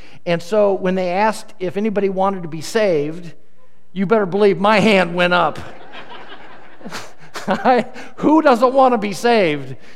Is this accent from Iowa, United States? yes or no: yes; Des Moines, Iowa, United States; I grew up in the Christian Church Disciples of Christ in Des Moines, Iowa, at a place called Capitol Hill Christian Church.